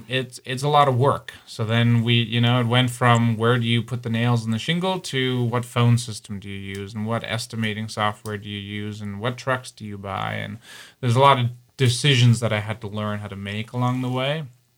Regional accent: Canada; also born or lived in Germany; now in United States; But I was born in Germany, and then I grew up many of my years in Canada before moving down here.

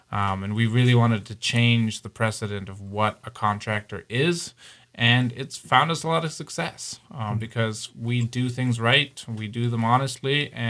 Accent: Canada; also born or lived in Germany; now in United States; But I was born in Germany, and then I grew up many of my years in Canada before moving down here.

